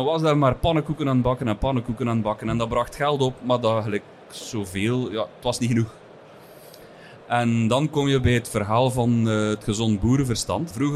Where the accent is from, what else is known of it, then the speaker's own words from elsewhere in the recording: Elst, Flanders, Belgium; Dat is een deelgemeente van Brakel, in het hartje van de Vlaamse Ardennen.